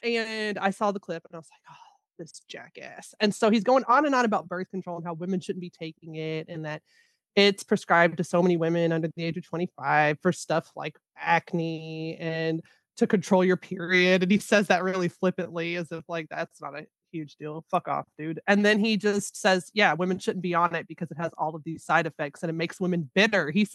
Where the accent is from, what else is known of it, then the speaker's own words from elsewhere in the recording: Memphis, Tennessee, United States; now in Washington, United States; And I'm from Memphis. I lived in Memphis for 27 years, like my whole life, did all my education there before I came up to DC. Anybody from Memphis, you understand that we say we're not from Tennessee, we're from Memphis.